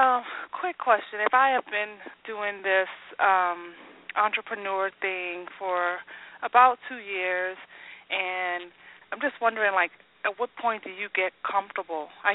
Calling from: Dallas, Texas, United States; I am in Dallas.

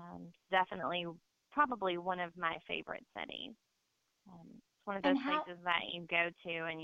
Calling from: Louisville, Kentucky, United States; I am in Louisville.

